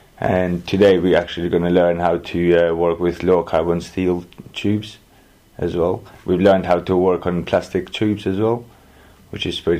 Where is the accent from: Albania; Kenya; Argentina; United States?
Albania; English is a second language; now in London, United Kingdom; I'm from Albania, live in London.